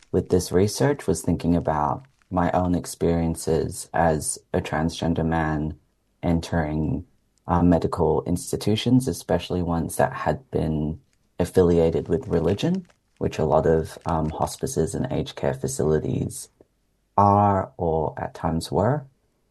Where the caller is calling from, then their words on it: Canberra, Australian Capital Territory, Australia; I'm joining from Ngunnawal Ngambri country, also known as Canberra